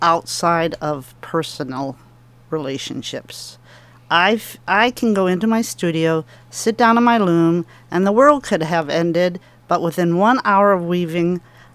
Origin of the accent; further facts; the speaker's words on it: Midwest, United States; born there; now in Astoria, United States; Well, a long time ago, I was born in the Midwest, and I rolled around the United States and ended up in Astoria, Oregon.